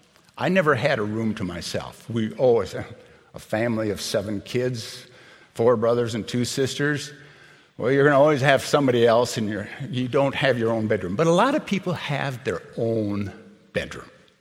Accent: Edgerton, Minnesota, United States; I went to Dort College in northwest Iowa, which was an hour south from my hometown of Edgerton, Minnesota.

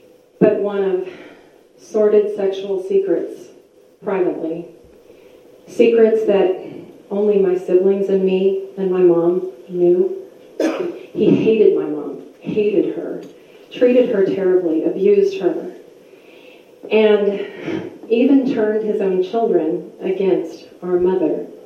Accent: Illinois, United States; Well, I grew up outside of Chicago, and my dad pastored actually a wonderful church there

